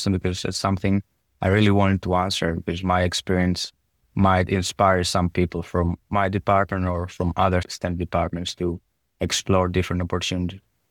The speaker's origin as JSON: {"language": "English", "country": "Greece", "said": "For example, I'm from Greece."}